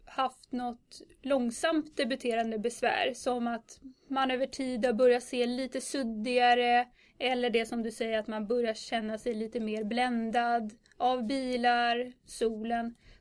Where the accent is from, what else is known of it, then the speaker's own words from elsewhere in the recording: Tyresö, Stockholm County, Sweden; Jag är uppvuxen i Tyresö, kommer härifrån ursprungligen.